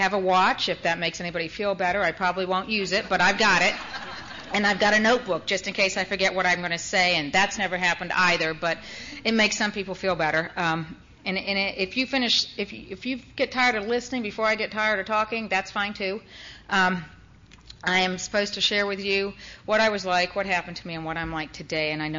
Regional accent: Canada; also born or lived in overseas; now in Wetumpka, United States; I am not originally from Wetumpka, Alabama, just in case you couldn't tell. I am originally Canadian. My mother is English. My father was Dutch. I spent most of my life growing up overseas

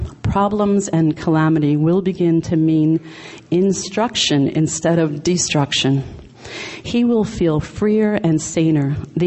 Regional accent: New York City, New York, United States; I'm a New Yorker, Queens girl, born and raised.

